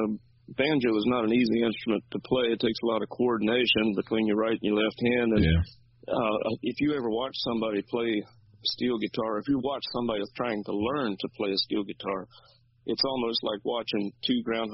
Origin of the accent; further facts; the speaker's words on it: Timberville, Virginia, United States; he actually grew up near my hometown in Virginia. I lived in a town called Timberville